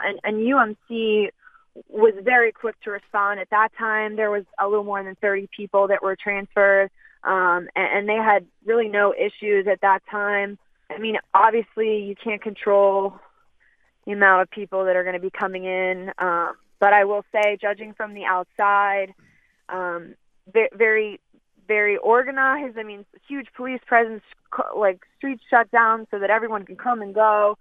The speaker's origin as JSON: {"language": "English", "town": "Las Vegas", "region": "Nevada", "country": "United States", "tie": "born or raised there", "said": "I mean, I was raised here in Las Vegas"}